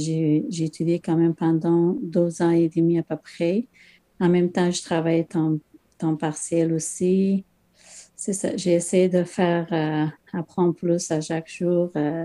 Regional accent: Afghanistan; French is a second language; also born or lived in Pakistan; Mais en général, nous, on est de l'Afghanistan, mais on vient de le Pakistan. Avant de venir ici, on était au Pakistan.

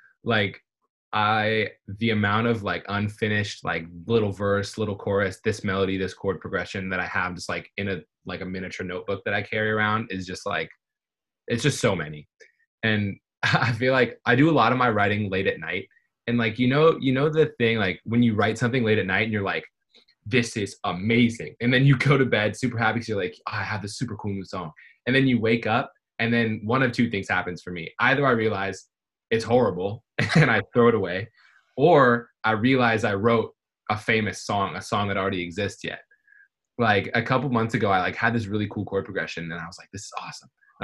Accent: California, United States; I'm from the Bay Area, so like a little bit outside San Francisco.

